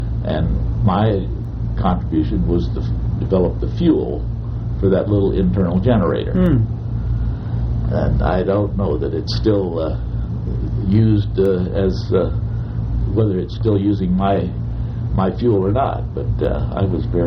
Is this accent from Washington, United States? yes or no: no; Kansas City, Kansas, United States; I was born in Kansas City, Kansas, in 1920, and I was educated in mostly in Catholic schools, grade school, high school, and St. Benedict's College in Atchison, Kansas.